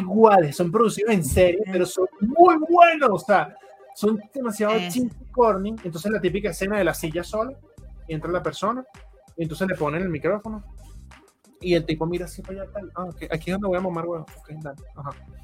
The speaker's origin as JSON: {"language": "Spanish", "country": "Colombia", "said": "Yo vine de Colombia."}